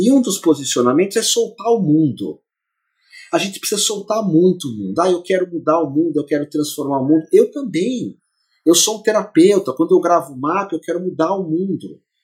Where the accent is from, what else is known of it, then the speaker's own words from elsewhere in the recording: São Paulo, Brazil; born there; Eu nasci em Moema, que é um bairro de São Paulo.